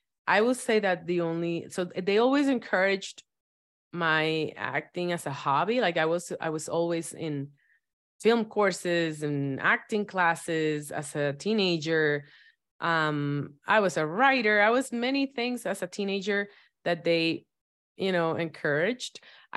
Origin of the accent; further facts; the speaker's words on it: Dominican Republic; Well, I was raised in Dominican Republic.